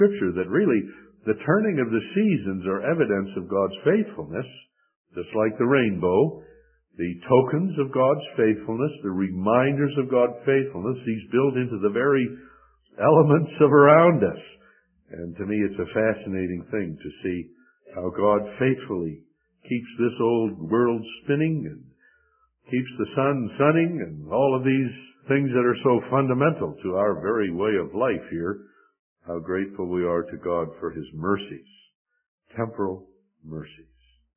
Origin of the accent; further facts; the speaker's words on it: Midwest, United States; I'm one of those people growing up in the Midwest on the farm